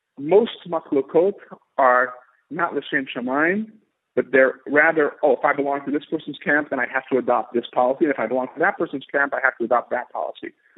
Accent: United States; now in Israel; he certainly didn't pick me because I grew up in the United States or because I speak English, right?

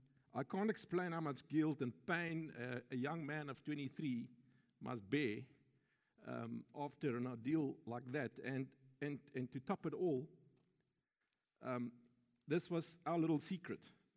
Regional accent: Johannesburg, Gauteng, South Africa; I was born and bred in Johannesburg, like Dini was saying. We only arrived here in November 99.

